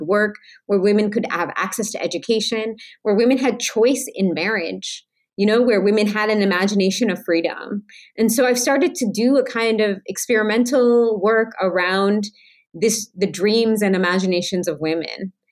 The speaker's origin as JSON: {"language": "English", "town": "Fargo", "region": "North Dakota", "country": "United States", "tie": "born or raised there", "said": "I grew up in Fargo, North Dakota"}